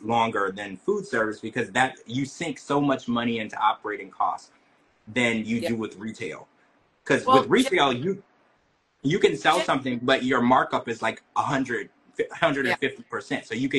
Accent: the South, United States; Because where I'm from, I grew up in the South, spaghetti has a lot more ingredients than that.

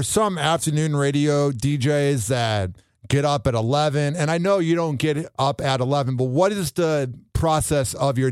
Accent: Illinois, United States; I'm from Illinois, and about 15 to 18 years ago … you could not turn on the radio in Illinois without hearing

